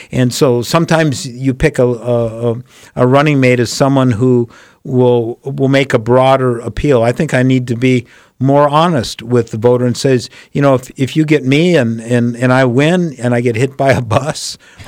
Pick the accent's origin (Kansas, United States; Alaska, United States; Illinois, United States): Alaska, United States; I'm from South Central. I know the Valley. I know the Valley pretty well, and Anchorage, of course, as a former mayor in the peninsula.